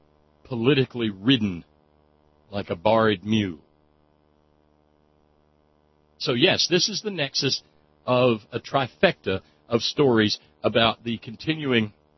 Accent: the South, United States; One of the fringe benefits, I guess, of being a Southerner who's raising a daughter in the 21st century

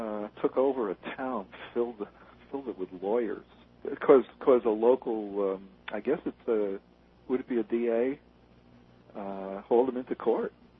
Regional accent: Brooklyn, New York, United States; You know, I grew up on the New York subway. I think, you know, for the first, 22 years of my life, I'd say I spent a 12th of my life on the subway because I lived about 4 miles from Coney Island

